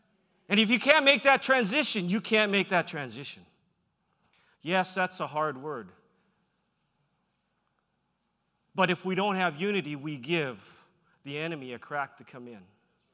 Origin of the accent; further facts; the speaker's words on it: Vancouver, British Columbia, Canada; when I was young, growing up in Vancouver, I used to get beat up for being Chinese.